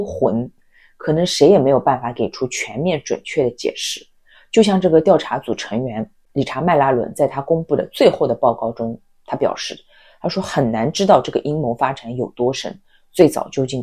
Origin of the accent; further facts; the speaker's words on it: China; 比如说我们是作为中国人，你看到中国队入场的时候，那个是你最骄傲的时刻